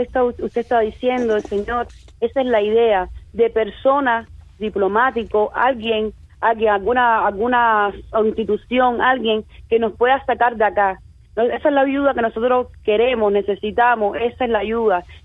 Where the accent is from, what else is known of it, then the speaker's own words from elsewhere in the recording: Cuba; Siendo él cubano como nosotros